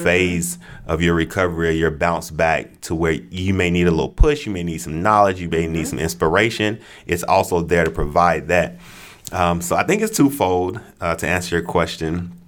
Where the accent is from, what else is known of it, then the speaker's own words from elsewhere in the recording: Florida, United States; also born or lived in Atlanta, Georgia; I was born in Georgia. I was born in Atlanta, Georgia. And we moved around in Georgia for a little bit. And then we made like a big family move to Florida.